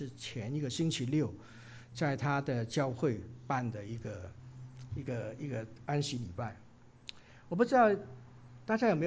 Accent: Hong Kong; 就像那个我们香港人有一句话哈

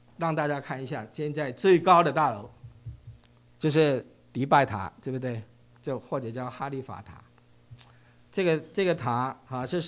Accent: Hong Kong; 因为我从香港来，我就知道以前哇

